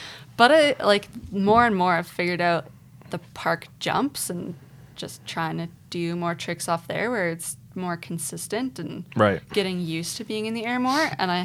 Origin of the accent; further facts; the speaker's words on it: Calgary, Alberta, Canada; I grew up outside of Calgary for the most part.